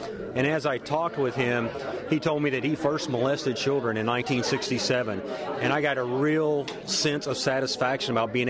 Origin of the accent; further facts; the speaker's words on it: Florida, United States; We're originally from Northwest Florida